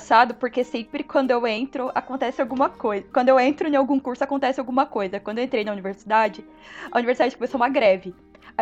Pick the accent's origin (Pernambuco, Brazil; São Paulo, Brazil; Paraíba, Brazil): São Paulo, Brazil; Andradina; eu nasci em Andradina, que é uma cidade do estado do interior do estado de São Paulo, que fica no Noroeste Paulista, perto de Araçatuba, um pouquinho longe de Rio Preto, mas também é próximo. E eu cresci nessa cidade.